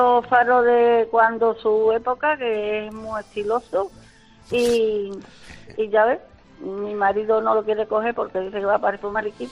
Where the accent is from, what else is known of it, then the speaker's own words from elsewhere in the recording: La Redondela, Andalusia, Spain; now in Sanlúcar la Mayor, Spain; Pero soy de la Redondela, de Huelva.